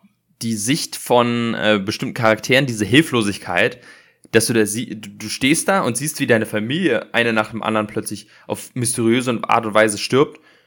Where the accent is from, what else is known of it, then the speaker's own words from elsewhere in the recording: Berlin, Germany; ich bin selber in Berlin groß geworden, zwar nicht im Gropiusbau und auch nicht zu der Zeit, also ich bin in Wannsee-Steglitz groß geworden, also das ist eigentlich fast eine andere Stadt, das ist sehr privilegiert